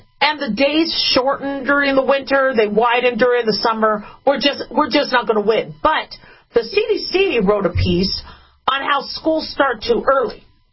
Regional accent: Arizona, United States; I grew up in Arizona.

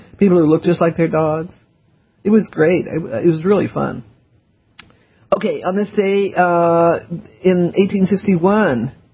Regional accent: the South, United States; partially because I'm from the South, and the South treats the Civil War completely differently than the North does.

